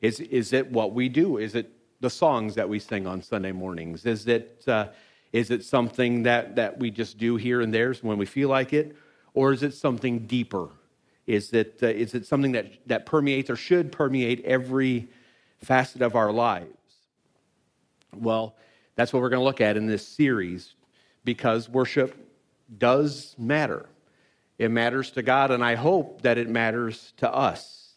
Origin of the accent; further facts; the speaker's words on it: Illinois, United States; I mean, I'm from Illinois. I've been to the Smokies before then